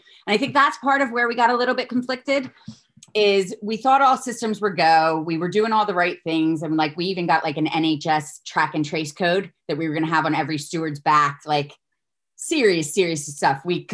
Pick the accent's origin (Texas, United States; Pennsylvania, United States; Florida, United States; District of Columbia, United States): Pennsylvania, United States; Philadelphia; And like, I'm from Philly. My bravado is very much a confident woman that can take anything on.